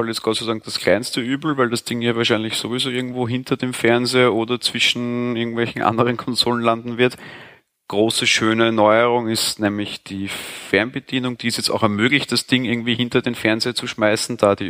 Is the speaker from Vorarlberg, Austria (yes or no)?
no; Vienna, Austria; Ich komme aus dem schönen Wien. Ja, bin ein fast 30-jähriger, sehr interessierter Hobbyspieler